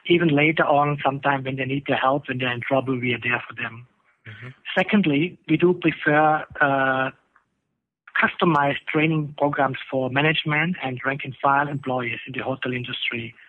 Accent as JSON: {"language": "English", "country": "Austria", "moved": "yes", "lives_now": "Thailand", "said": "I am actually from Austria, and I do have the privilege to live and work here in Thailand since about 24 years."}